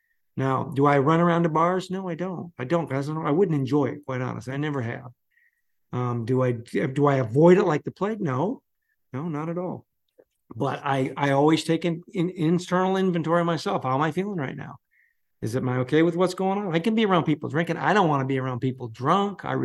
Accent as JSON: {"language": "English", "region": "Michigan", "country": "United States", "tie": "born or raised there", "said": "back in Michigan in my hometown with my father's old friends who were all alcoholics."}